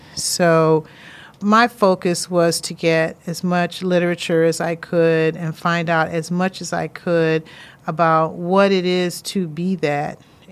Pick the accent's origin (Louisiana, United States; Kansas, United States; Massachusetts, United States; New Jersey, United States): Massachusetts, United States; Springfield; I went back to my hometown, Springfield, Mass., and I did an internship at Stage West.